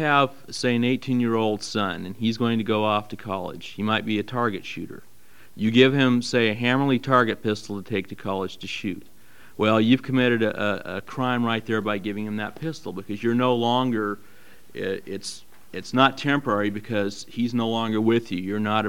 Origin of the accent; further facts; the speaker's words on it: Lake Oswego, Oregon, United States; I'm from Lake Oswego.